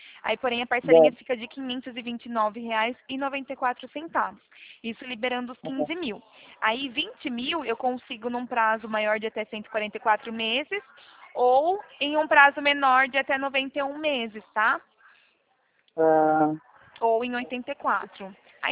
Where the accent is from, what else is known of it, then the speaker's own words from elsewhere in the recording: Araras, São Paulo, Brazil; eu não sou de Taquaritinga, tá? Eu sou daqui do interior de São Paulo, sou daqui de Araras.